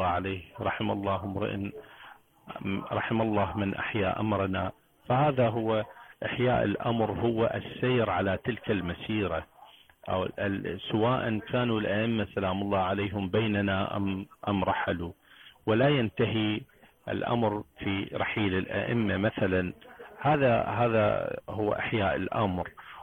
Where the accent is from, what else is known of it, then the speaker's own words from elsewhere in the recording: Iraq; من العراق